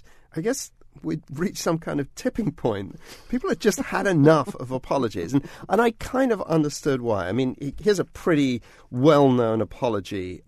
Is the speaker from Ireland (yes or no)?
no; United Kingdom; I, as a Brit